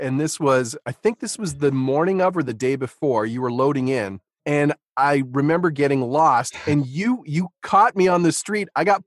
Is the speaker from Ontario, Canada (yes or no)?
yes; Stouffville, Ontario, Canada; I grew up in Stouffville.